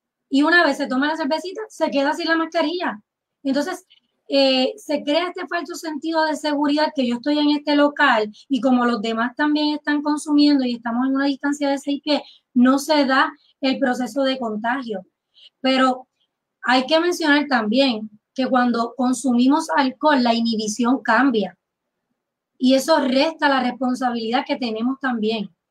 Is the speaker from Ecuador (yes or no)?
no; Puerto Rico; para hablar como se debe, como boricua.